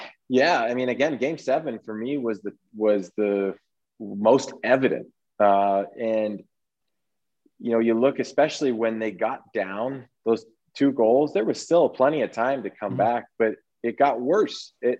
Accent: Toronto, Ontario, Canada; I grew up in Toronto.

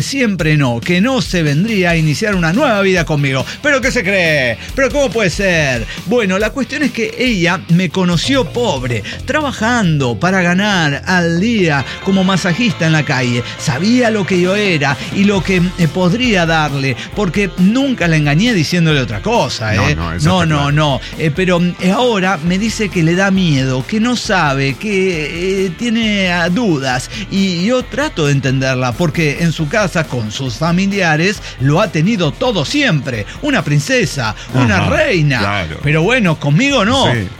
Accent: Los Mochis, Sinaloa, Mexico; now in Mexico City, Mexico; me fui a vivir a Ciudad de México. Dije, bueno, de los mochis soy, pero me voy a Ciudad de México

